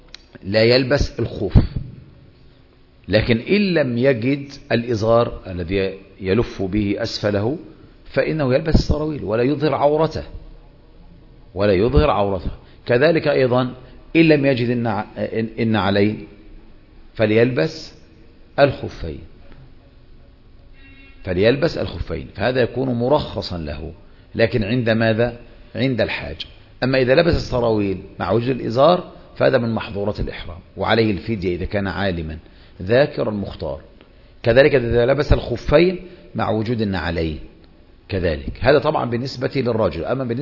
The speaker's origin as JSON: {"language": "Arabic", "country": "Egypt", "said": "وعندنا في مصر طبعا تلبس الثياب الأبيض"}